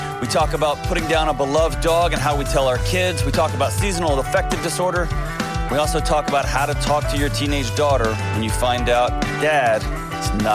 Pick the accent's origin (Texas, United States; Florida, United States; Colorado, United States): Texas, United States; I knew one thing growing up in Texas, and that's you don't fight Chicagoans because they'll kill you.